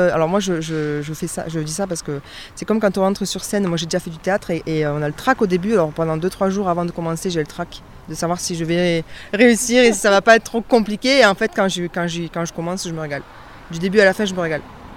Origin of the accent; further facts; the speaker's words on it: Occitanie, France; je suis d'originaire du Gard à la base et je suis venue habiter ici il y a un an et demi. Enfin je suis revenue parce que je connaissais déjà la région